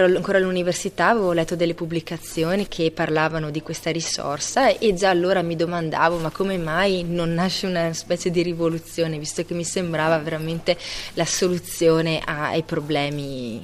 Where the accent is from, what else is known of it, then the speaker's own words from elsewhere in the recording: Ponte nelle Alpi, Veneto, Italy; appunto, sono di Ponte nelle Alpi